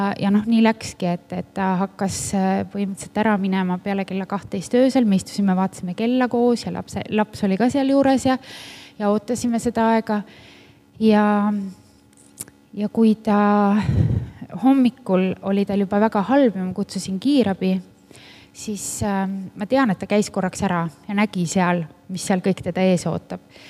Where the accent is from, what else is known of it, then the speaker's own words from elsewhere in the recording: Võru, Võru County, Estonia; Ma tegelikult olen Võrust pärit ja käin Võrus baptisti koguduses.